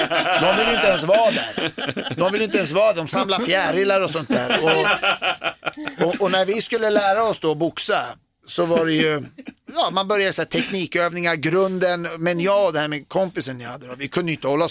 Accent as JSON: {"language": "Swedish", "country": "Sweden", "tie": "born there", "said": "jag är född i Sverige, men har föräldrar som... Så jag härstammar från... Mm. Jag är armenier."}